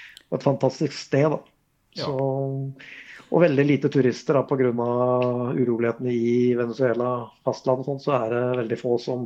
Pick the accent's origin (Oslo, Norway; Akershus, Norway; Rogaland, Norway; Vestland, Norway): Akershus, Norway; en brei sjø, omtrent som hjemme på Vorma